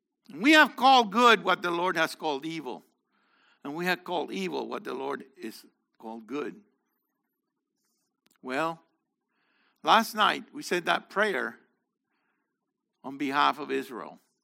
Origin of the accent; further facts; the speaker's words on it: Puerto Rico; born there; I was born here, too. I was born in Puerto Rico, which is part of the U.S.